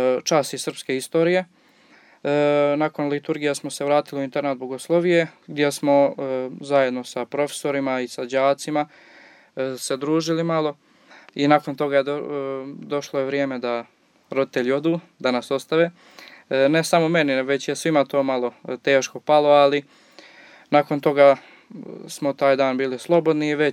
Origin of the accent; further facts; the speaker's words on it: Herzegovina, Bosnia & Herzegovina; ima jedan iz Crne Gore i ja sam jedini iz Hercegovine